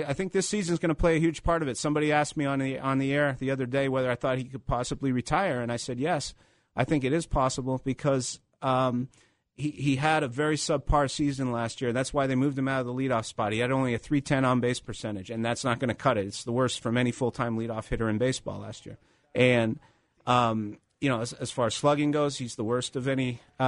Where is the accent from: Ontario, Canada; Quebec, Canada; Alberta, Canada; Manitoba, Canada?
Quebec, Canada; Montreal; I'm from Montreal.